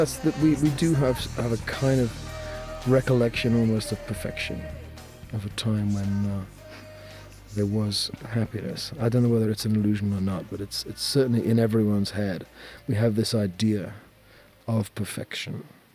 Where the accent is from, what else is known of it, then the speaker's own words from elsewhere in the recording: Newcastle, North East England, United Kingdom; I used to sell the Evening Chronicle in my hometown at Newcastle, and I developed a singing style to get over traffic.